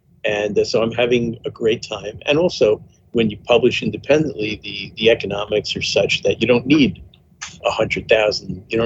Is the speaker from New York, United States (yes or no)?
yes; New York City, New York, United States; where I grew up in Queens in New York City, I didn't know any writers.